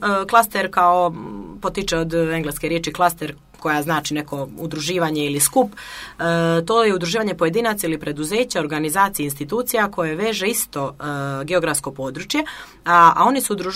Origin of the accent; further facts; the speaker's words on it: Grbalj, Kotor Municipality, Montenegro; Pa ne bih rekla da je nema, evo ja sam iz Grblja